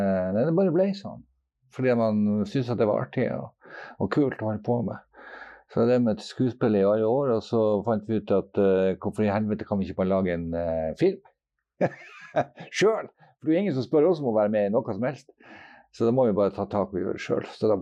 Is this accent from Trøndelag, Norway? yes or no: no; Tromsø, Troms, Norway; Jeg er født og oppvokst i, her i byen, i Tromsø. Og jeg er syvende generasjon, for øvrig.